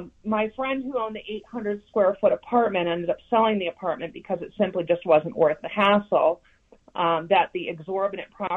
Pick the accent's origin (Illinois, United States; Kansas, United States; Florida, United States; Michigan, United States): Illinois, United States; Elgin; we were raised in Elgin, Illinois.